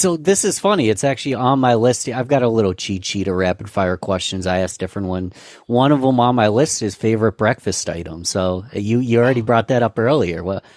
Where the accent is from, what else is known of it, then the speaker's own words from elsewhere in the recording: New York, United States; I'm from New York, so it's a great place to go when it's cold here.